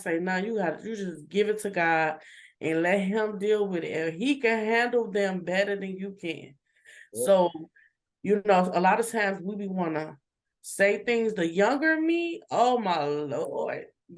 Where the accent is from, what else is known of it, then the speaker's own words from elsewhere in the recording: Chicago, Illinois, United States; And you know, I'm from Chicago, so I'm like, okay, everybody is.